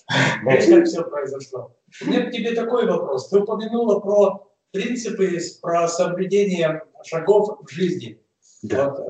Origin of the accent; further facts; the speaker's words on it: Izhevsk, Udmurtia, Russia; now in Irkutsk, Russia; Дело в том, что я родом с Ижевска, а живу здесь, в Иркутске, уже лет 30.